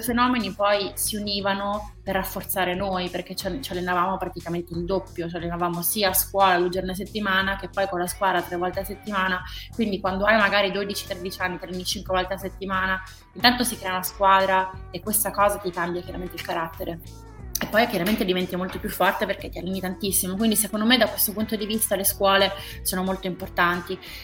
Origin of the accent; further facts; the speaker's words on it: Germany; Italian is a second language; perché sono tedesco